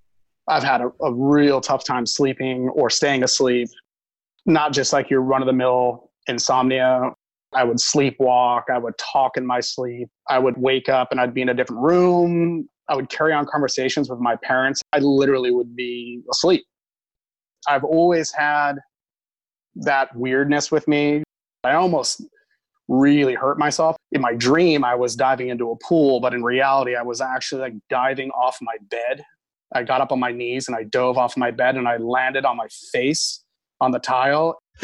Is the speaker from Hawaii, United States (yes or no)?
yes; Kailua, Hawaii, United States; also born or lived in Seattle / New York / Chicago / Utah; now in Naples, United States; I've been in Florida for the better part of 20 years now, but I was born and raised in Hawaii.